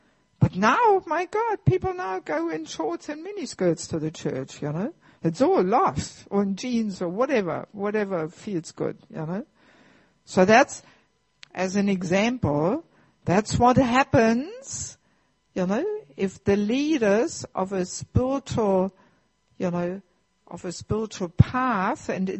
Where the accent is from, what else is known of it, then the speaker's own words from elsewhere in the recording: Germany; English is a second language; when I was a child, I grew up in Germany in a small village there.